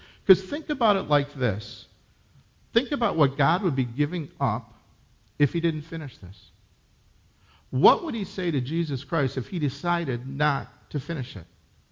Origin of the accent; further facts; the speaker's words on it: Minnesota, United States; I grew up in Minnesota, so this is like, I can picture everything.